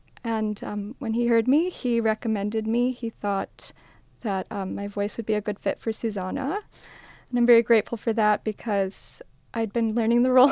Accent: Grand Rapids, Michigan, United States; Well, I grew up in Grand Rapids as a pianist mainly

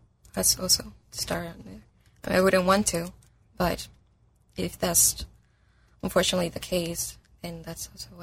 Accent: Mexico; I'm from Mexico.

